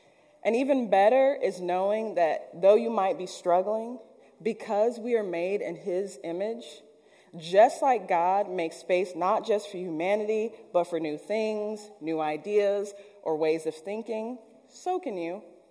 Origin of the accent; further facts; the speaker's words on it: Texas, United States; I mean, I'm from Texas, so I know my way around just a little bit